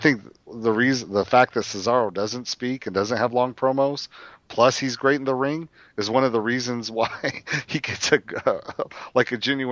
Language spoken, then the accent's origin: English; Southern US, United States; I'm from the South. We don't speak well.